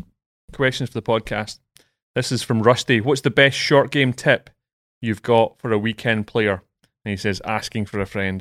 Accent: Scotland, United Kingdom; I grew up in Scotland

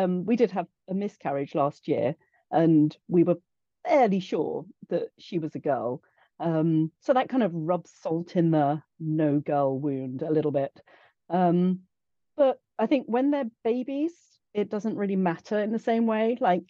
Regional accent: England, United Kingdom; I'm a little paranoid about being too English.

